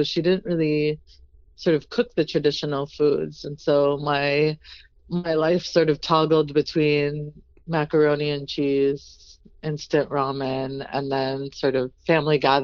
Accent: New England, United States; just being Palestinian. Like, my aunt, you know, we grew up in New England, and we would like take trips to Plymouth Rock

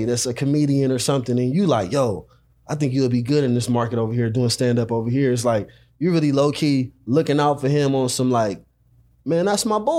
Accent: South Central, California, United States; Because at the end of the day, I'm from South Central, man. Shit is hard.

